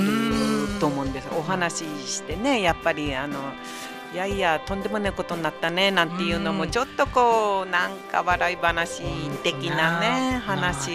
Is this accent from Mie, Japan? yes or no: no; Yuriage, Miyagi, Japan; 私が、あの、閖上出身で海の町ですので、